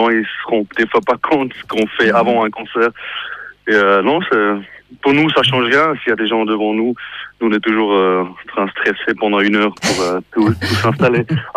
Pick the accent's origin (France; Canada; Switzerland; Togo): Switzerland; Saint-Gilles; now in Fribourg, Switzerland; Moi j'ai grandi à Saint-Gilles, mais j'habite depuis 15 ans en ville à Fribourg.